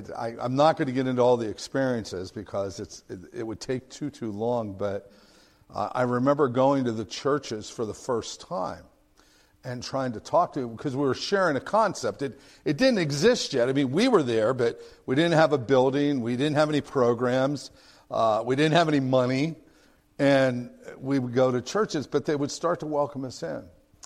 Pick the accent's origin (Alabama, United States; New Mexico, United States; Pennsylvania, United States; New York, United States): Pennsylvania, United States; Pittsburgh; I'm a Yinzer from Pittsburgh, and I got saved and became a missionary.